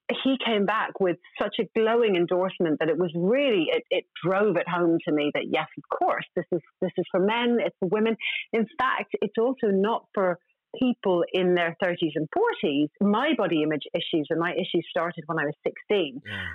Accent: Ireland; I'm Irish.

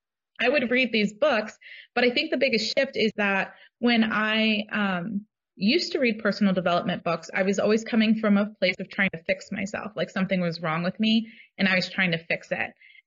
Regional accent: New Jersey, United States; and I'm from New Jersey, so New York was just a train ride away.

